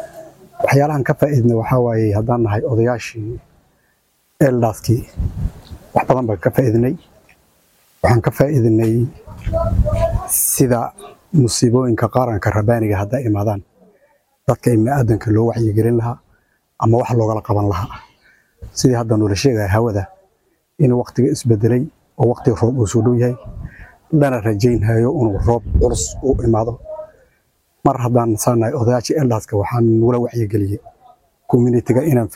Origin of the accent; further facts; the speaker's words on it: Ijara, Garissa County, Kenya; waxaan ka imaaday ijaara sub county